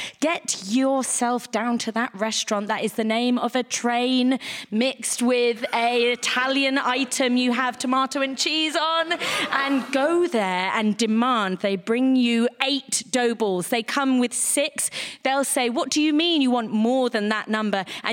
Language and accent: English; Woking, South East England, United Kingdom; I grew up in Woking.